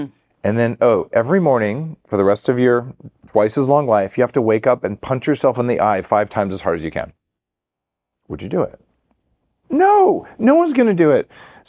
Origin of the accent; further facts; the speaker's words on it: New Mexico, United States; I grew up in New Mexico where green chili is a religion.